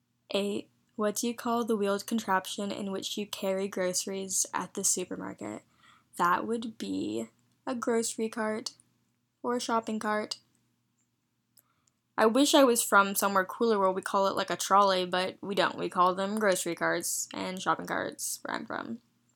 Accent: Phoenix, Arizona, United States; accent: southern twang; also born or lived in India / Charlotte, North Carolina; I was born in India, but I was adopted at 5 months, and I lived in Phoenix, Arizona, and then I spent the rest of my teenage years in Charlotte, North Carolina. So sometimes I have a southern twang because of that, but mostly I don't since I was raised pretty much in Arizona

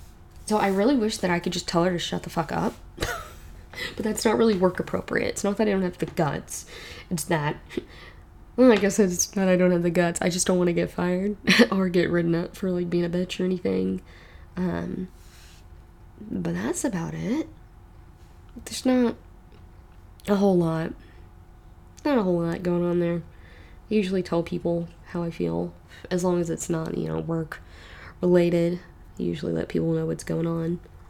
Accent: Texas, United States; anytime I go to visit family in Arkansas, I come back and my accent is a lot thicker. And it doesn't sound exactly like this, but it just gets a little bit worse. And as a kid living in Texas, I tried to change it a little bit.

